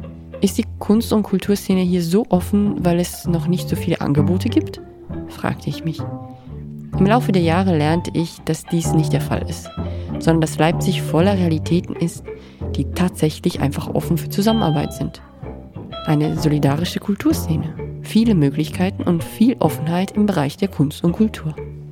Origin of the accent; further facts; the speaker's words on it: Italy; German is a second language; moved away as an adult; now in Germany; Aufgewachsen bin ich in Italien, wohne nun jedoch seit fast 16 Jahren in Deutschland. Ursprünglich wollte ich nur für ein Erasmusjahr nach Berlin. Dort bin ich dann einfach hängen geblieben.